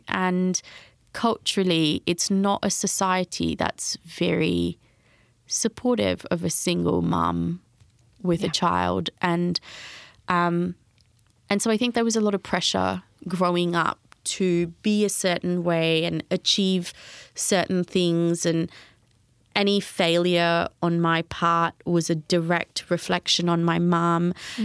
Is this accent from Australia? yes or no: no; India; born there; So I was born in India and I lost my dad